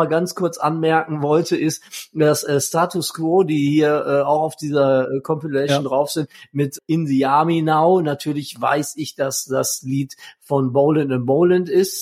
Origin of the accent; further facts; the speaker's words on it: Gelsenkirchen, North Rhine-Westphalia, Germany; ich komme aus Gelsenkirchen, da nennt man sowas Prostitution